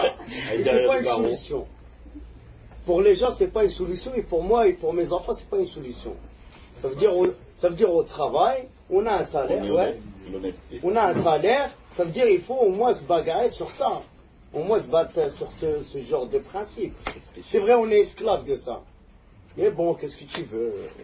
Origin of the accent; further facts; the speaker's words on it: Hénin-Beaumont, Hauts-de-France, France; moi, je viens de Pas-de-Calais. Je viens d'Hénin.